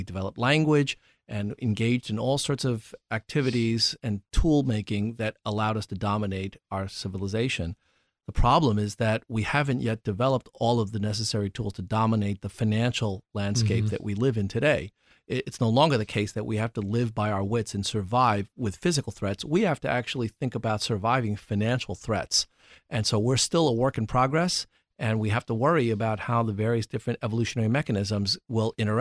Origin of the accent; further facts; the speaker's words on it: New York City, New York, United States; You know, I grew up in New York City